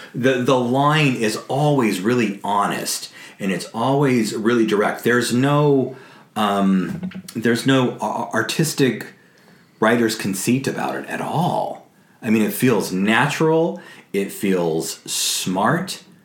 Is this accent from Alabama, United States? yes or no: no; California, United States; But I come from California, where it's probably 73 degrees, if not 83 degrees today.